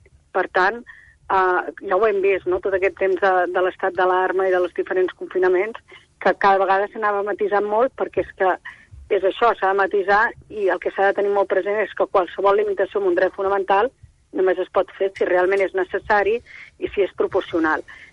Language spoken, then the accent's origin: Catalan; Igualada, Catalonia, Spain; Jo que soc d'Igualada, que vaig ser dels primers llocs que es van confinar, el primer lloc que es va confinar